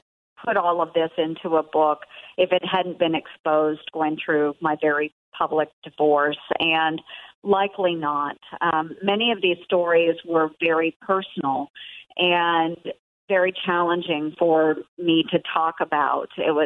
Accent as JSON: {"language": "English", "region": "Iowa", "country": "United States", "said": "especially where I'm from Southwest Iowa, a very rural county. We have just a little over 10,000 folks that live in my county. Most of them will reside in the county seat there where I live in Red Oak."}